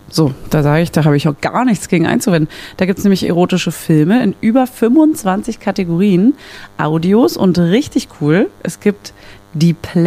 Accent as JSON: {"language": "German", "region": "Berlin", "country": "Germany", "tie": "born or raised there", "said": "weil ich als Berliner Stadtkind in Paris abgezogen wurde"}